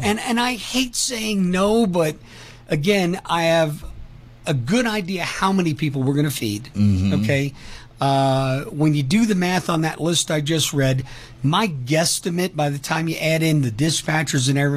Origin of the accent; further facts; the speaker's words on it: New York, United States; also born or lived in Los Angeles; so I'm from New York, just outside the city, and I graduated high school in Los Angeles, just outside LA.